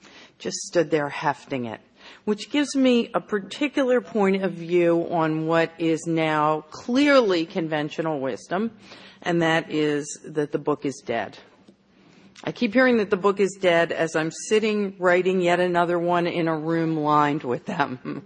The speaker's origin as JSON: {"language": "English", "town": "Drexel Hill", "region": "Pennsylvania", "country": "United States", "tie": "born or raised there", "said": "I grew up in Drexel Hill, in a lovely center hall colonial with a club chair in the living room right near the fireplace."}